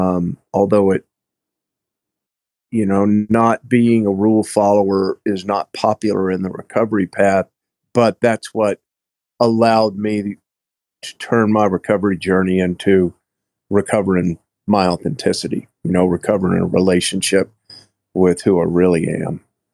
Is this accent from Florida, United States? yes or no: yes; Jacksonville, Florida, United States; also born or lived in Wyoming; No, I was born in Jacksonville. I grew up at the beach. My family had a ranch in southern Wyoming, so I spent all my summers on a big ranch in southern Wyoming as a kid until I was 12.